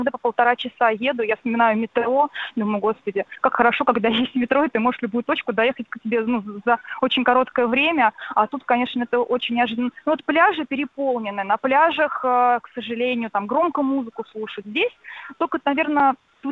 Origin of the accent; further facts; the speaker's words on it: Moscow, Russia; Я сама москвичка